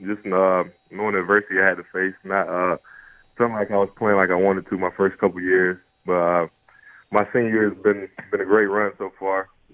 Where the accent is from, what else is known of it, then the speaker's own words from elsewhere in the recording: Shelby, United States; Yeah, I mean, Shelby's a small town. So growing up there, high school sports is pretty much – the biggest thing around.